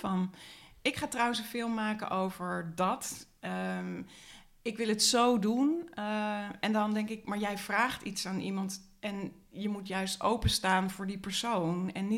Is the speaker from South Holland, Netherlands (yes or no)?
yes; The Hague, South Holland, Netherlands; Den Haag, bij gewoon een heel normaal gezinnetje. Heel saai, maar wel met een heel samengestelde familie.